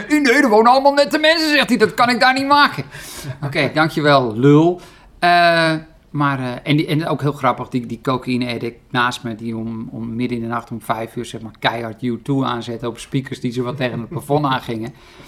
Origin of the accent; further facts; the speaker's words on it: Driehuis, North Holland, Netherlands; Ik ben geboren in Driehuis. Driehuis, dat ligt bij Muiden, gemeente Velzen, weer Haarlem. Mm-hmm. Driehuis, een soort met forens dorp.